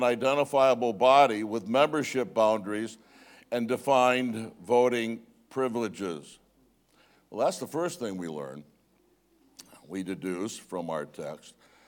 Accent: Kentucky, United States; I'm not an Australian, so maybe I shouldn't assume anything about you. I might be wrong. But in Kentucky, I could assume it. I would not suspect any of my fellow Kentuckians

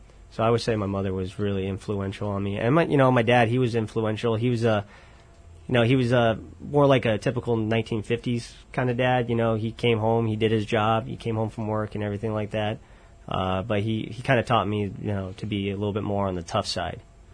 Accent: Las Vegas, Nevada, United States; It was very normal. I know there's a media outlook of what Vegas should look like and how it is

